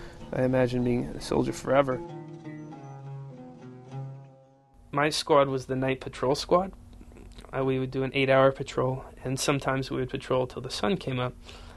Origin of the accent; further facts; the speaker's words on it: New Mexico, United States; I tell people that I was from New Mexico, but then I tell people that I spent time in Iraq, and I'm no longer from New Mexico.